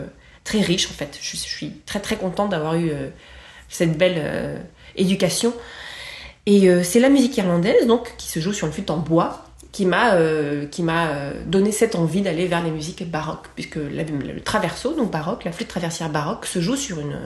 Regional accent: Perpignan, Occitanie, France; born there; Voilà, je suis née à Perpignan, donc pour faire une courte biographie, j'ai appris à marcher et puis j'ai appris à danser la sardane.

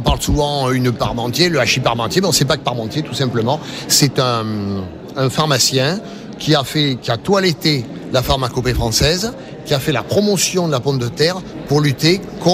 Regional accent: Occitanie, France; Nous, on est des régionaux de l'étape. On vient de l'Ouaye, à côté de Tarbes.

